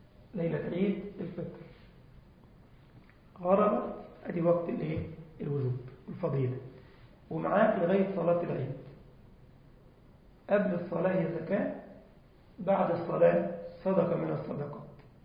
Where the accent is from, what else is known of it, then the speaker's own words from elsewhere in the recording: Egypt; بيسموه زفت احنا عندنا في مصر اسمه زفت